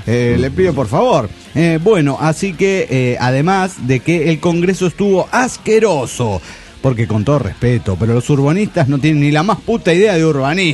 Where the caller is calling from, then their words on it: Mexico City, Mexico; del DF mexicano.